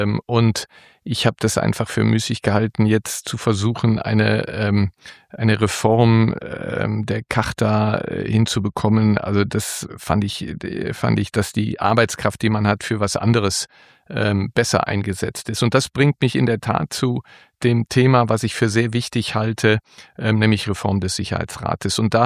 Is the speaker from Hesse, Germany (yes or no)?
no; North Rhine-Westphalia, Germany; Ich bin Rheinländer in Deutschland